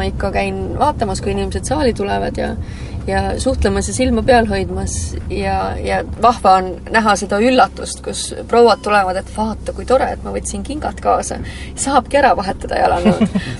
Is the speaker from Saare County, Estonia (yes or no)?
no; Olustvere, Viljandi County, Estonia; Ma olen Viljandi lähedalt pärit, ma olen Olustverest pärit. Pisikesest, armsest, imelisest paigast